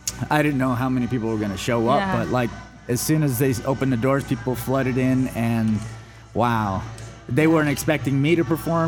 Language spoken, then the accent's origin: English; Kirtland, New Mexico, United States; also born or lived in Albuquerque; Yeah, I was born in Albuquerque and then... raised in Kirtland most of my life.